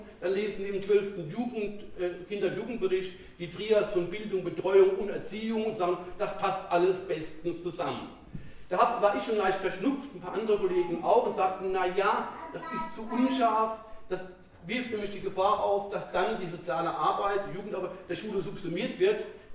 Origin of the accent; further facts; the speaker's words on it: Freiburg, Baden-Württemberg, Germany; Oder wo ich herkomme in Freiburg, da gibt es auch viele Touristen